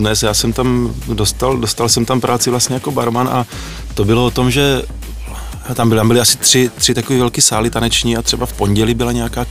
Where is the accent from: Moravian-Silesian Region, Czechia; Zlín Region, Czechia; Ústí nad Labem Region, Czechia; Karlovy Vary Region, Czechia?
Zlín Region, Czechia; Kroměříž; born there; Byla to vlastně tam v tom mém rodišti v Kroměříži